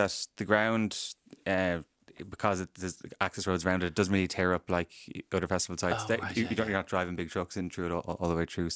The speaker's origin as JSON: {"language": "English", "town": "Ballyhaunas", "region": "Connacht", "country": "Ireland", "said": "I was like, you know, I'm from Ballyhaunas, and his face just dropped."}